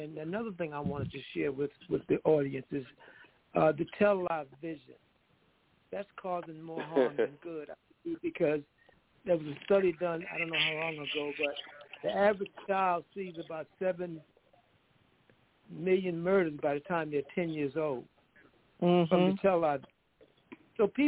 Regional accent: New York, United States; also born or lived in Virginia; now in Richmond, United States; I was born here. I was raised in New York, and I came back to Richmond 20 years ago.

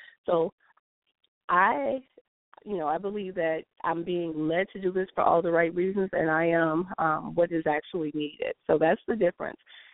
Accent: Cincinnati, Ohio, United States; also born or lived in New York City; Although I was born and raised in Cincinnati, I lived outside of Ohio for 9 years in New York City.

